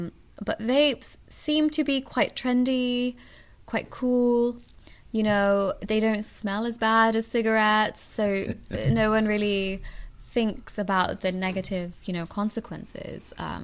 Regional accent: England, United Kingdom; now in Arkansas, United States; So I'm from England originally. Well, I mean, my parents are from Pakistan, but I grew up in England pretty much. And then just moved to Arkansas for residency.

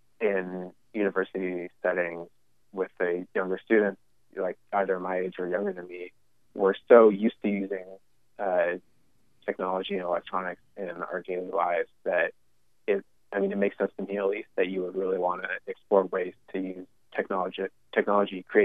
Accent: United States; Being American and at that point probably only having spent those 3 weeks in Armenia.

